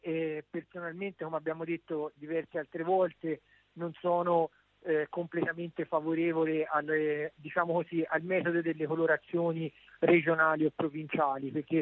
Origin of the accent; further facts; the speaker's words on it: Siena, Tuscany, Italy; io sono di Siena, come in tutta la Toscana abbiamo la zona rossa